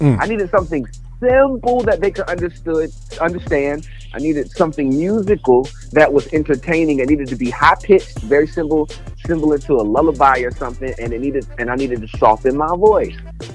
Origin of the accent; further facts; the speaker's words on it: Savannah, Georgia, United States; also born or lived in Phoenix, Arizona; I flew to my grandmother in Savannah, Georgia. So I grew up in Savannah, Georgia.